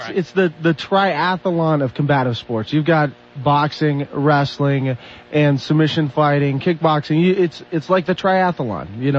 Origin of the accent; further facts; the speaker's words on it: Oregon City, Oregon, United States; born there; No, I was born in Oregon City, my business is out in Gresham, and I live in Eagle Creek, which is right next to Estacada.